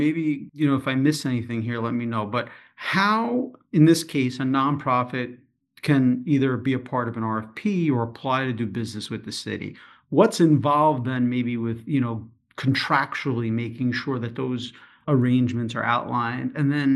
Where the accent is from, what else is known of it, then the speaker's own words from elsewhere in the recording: New York City, New York, United States; as a New Yorker, you know, see certain neighborhoods that you know, feel left behind